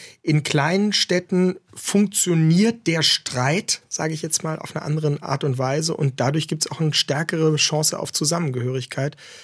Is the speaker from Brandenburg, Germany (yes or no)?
yes; Brandenburg, Germany; Ich bin in der Nähe aufgewachsen